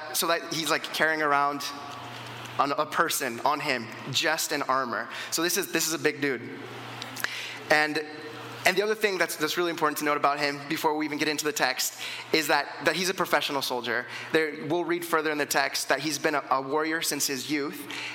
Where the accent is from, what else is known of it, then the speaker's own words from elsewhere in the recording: Grants Pass, Oregon, United States; now in Canada; So it's kind of like I'm not originally from here. I grew up in Grants Pass, Oregon, and it's a little small town.